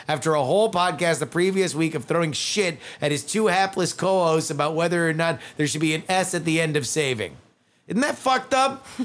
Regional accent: California, United States; I'm from Southern California, so it's the LA Times.

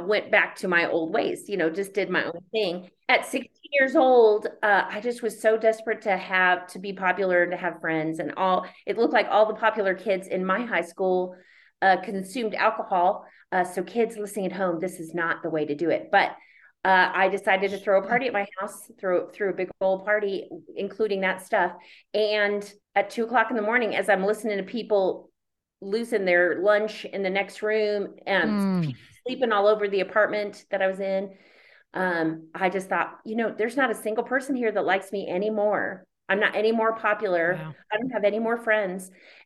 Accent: San Angelo, Texas, United States; born there; accent: Southern; also born or lived in California; So I was born in San Angelo, Texas, Air Force brat. Yeah. My mom is a Texan.

